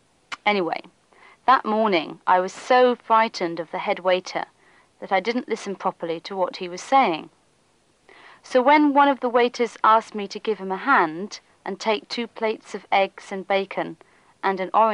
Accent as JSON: {"language": "English", "region": "England", "country": "United Kingdom", "accent": "English", "said": "But some of the waiters started making fun of my English accent. They were all Scottish."}